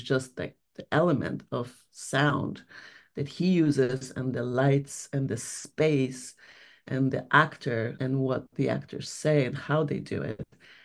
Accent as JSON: {"language": "English", "country": "Poland", "said": "I'm originally from Poland"}